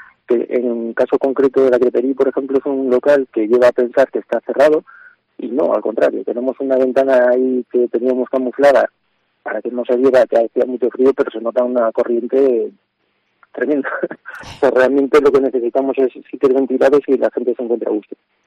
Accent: Spain; Somos españoles

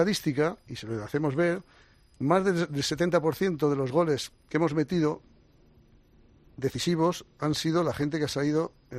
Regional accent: Haro, La Rioja, Spain; De mi pueblo de Aro.

